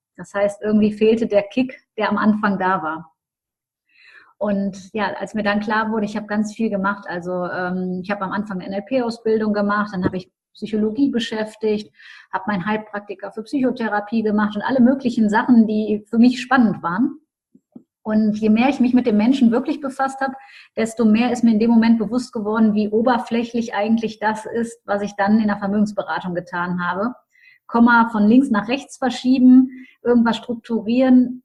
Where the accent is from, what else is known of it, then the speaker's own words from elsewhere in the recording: Düsseldorf, North Rhine-Westphalia, Germany; Ich komme aus Düsseldorf, habe auch meine Coaching-Praxis in Düsseldorf.